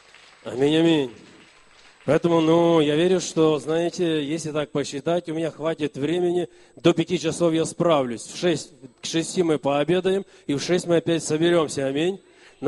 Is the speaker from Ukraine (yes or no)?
no; Moldova; я человек с Молдавии. Я родился в деревне, где нету села, ну, нету асфальта. Село не асфальтированное.